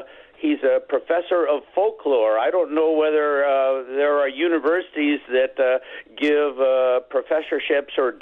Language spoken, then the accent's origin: English; Pacific Northwest, United States; I'm from the Pacific Northwest, and I'm going to be singing a song about the origins of, you know, a European society in Puget Sound.